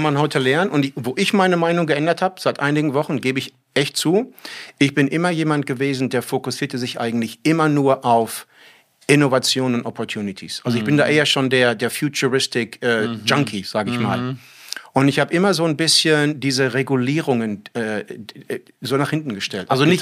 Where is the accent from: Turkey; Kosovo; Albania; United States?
United States; German is a second language; als Amerikaner